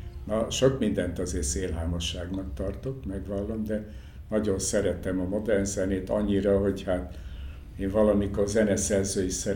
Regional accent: Transylvania, Romania; én is erdélyi vagyok

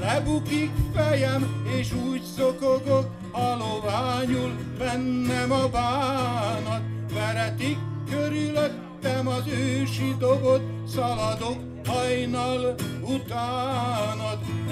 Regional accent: Szeged, Csongrád-Csanád, Hungary; born there; Akkor most egy olyan dal, ami ott született, ahol én születtem. Szegeden.

